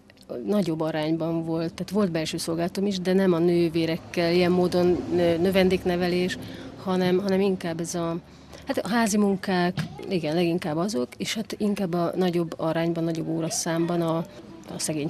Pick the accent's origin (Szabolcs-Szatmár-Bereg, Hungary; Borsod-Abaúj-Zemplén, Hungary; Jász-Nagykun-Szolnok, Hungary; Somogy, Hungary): Szabolcs-Szatmár-Bereg, Hungary; Nyíregyháza; Nyíregyházán születtem, ott éltem 21 évig, és nem vallásos családban.